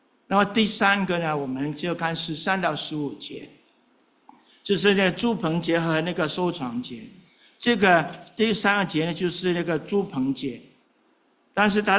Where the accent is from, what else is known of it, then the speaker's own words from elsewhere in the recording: China; 我们中国人过农历新年也有这种心，那种的气氛，是吗？